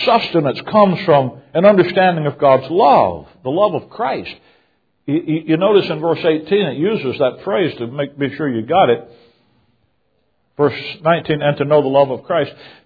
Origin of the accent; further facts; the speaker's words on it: Mobile, Alabama, United States; moved away; also born or lived in Chicago; I'm from Mobile. About the time we moved to Chicago in 1979